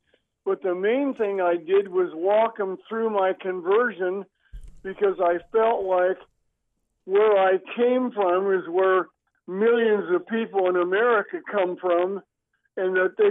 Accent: Spokane, Washington, United States; also born or lived in Minneapolis; I was born in Minneapolis, Minnesota with the rest of the Norwegians. And then I moved to, my mother and my twin sister and I moved to Spokane, Washington when we were 7. So that's really home for me.

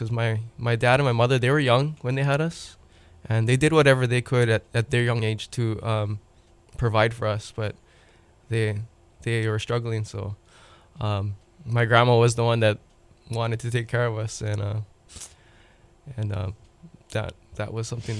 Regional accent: Waipahu, Hawaii, United States; also born or lived in North Shore; I grew up at a young age in Waipahu and was raised on the North Shore in my intermediate years in high school.

